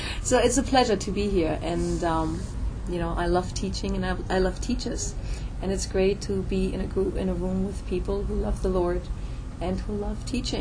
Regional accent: Germany; accent: German; English is a second language; I'm from Germany, so that's where the funny accent comes from.

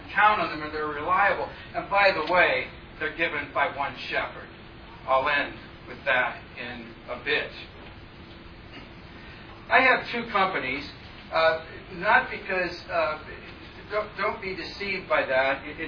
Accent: Seattle, Washington, United States; I come from Seattle, which was the epicenter of dot communism.

